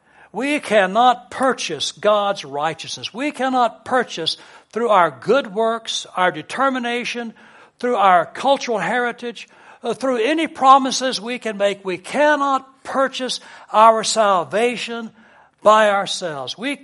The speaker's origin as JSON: {"language": "English", "town": "Dallas", "region": "Texas", "country": "United States", "tie": "born or raised there", "said": "I was raised in Dallas, Texas."}